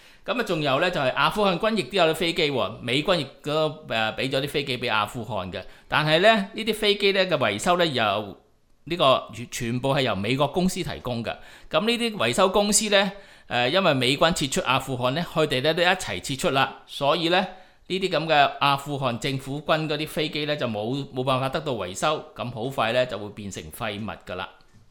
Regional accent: Chaozhou, Guangdong, China; 譬如我潮州人咁啊，成日都系我啊格健啦，即系。认同上咧就认同咗自己系格健啷潮州人先，然后先至考虑到自己系咪广东人，系咪呢个中国人噶、

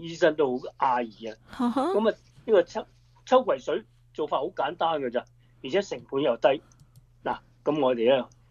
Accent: China; 就第二样就系我哋中国人好中意食嘅冬菇啦

